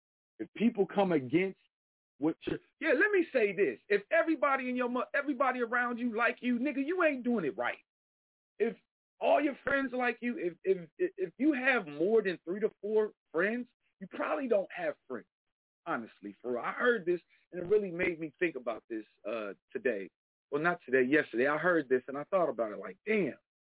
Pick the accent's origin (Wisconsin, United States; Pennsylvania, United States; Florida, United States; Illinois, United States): Pennsylvania, United States; Philadelphia; I grew up a lot mentally and a lot mentally here in Philadelphia. Shout outs to my hometown